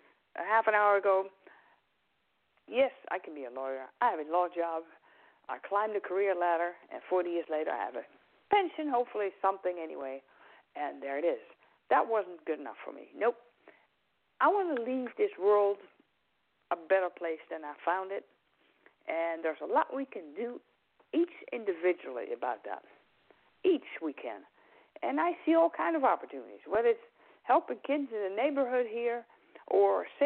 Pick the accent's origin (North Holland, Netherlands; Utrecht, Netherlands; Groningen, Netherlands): Groningen, Netherlands; Pieterburen; So a friend of ours started that about 50 years ago, right in my hometown here, Pieterburen in the Netherlands.